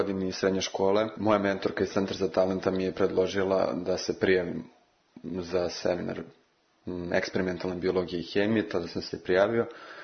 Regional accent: Belgrade, Serbia; Dobar dan … imam 18 godina, iz Beograda sam

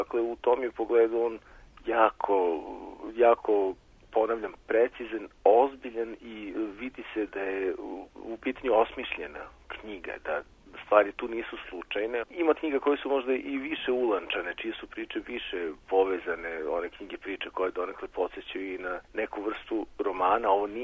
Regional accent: Kikinda, Vojvodina, Serbia; Ja sam rođen i odrastao sam u Kikindi

